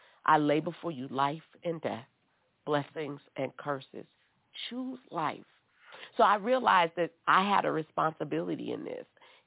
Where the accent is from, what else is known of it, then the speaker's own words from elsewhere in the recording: New Orleans, Louisiana, United States; My husband was passionate about baking and cooking and food because we're from New Orleans.